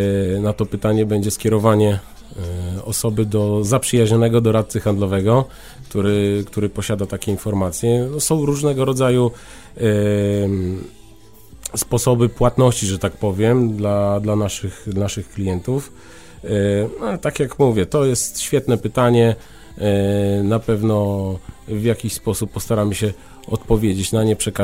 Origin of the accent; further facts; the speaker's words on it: Lublin, Lublin Voivodeship, Poland; pozdrawiam moje rodzinne miasto Lublin bardzo serdecznie i wszystkich fryzjerów z Lublina, którzy nas w tej chwili słuchają. To jest moje miasto rodzinne